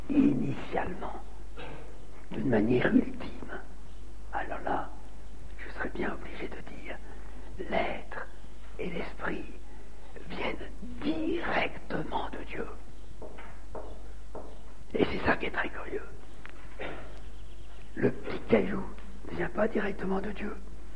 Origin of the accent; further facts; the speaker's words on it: Normandy, France; Je suis normand ici.